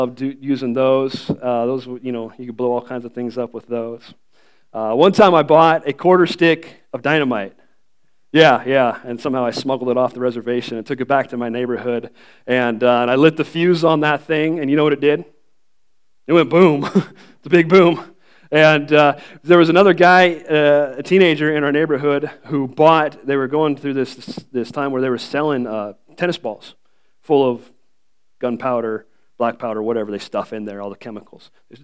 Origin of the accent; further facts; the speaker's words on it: Washington, United States; I came from Western Washington, and we lived right next to a reservation.